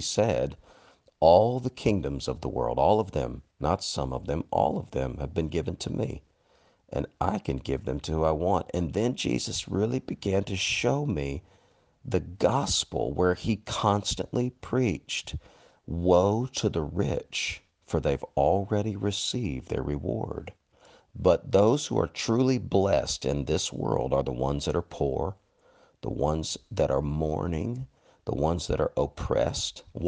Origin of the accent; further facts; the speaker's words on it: United States; As an American, as somebody who believed in my country